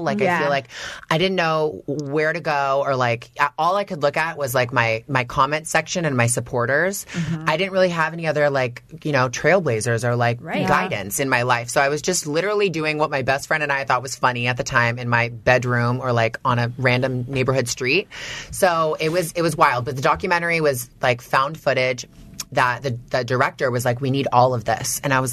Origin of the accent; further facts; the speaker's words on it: Toronto, Ontario, Canada; I grew up in Canada, in Toronto, like, in the suburbs.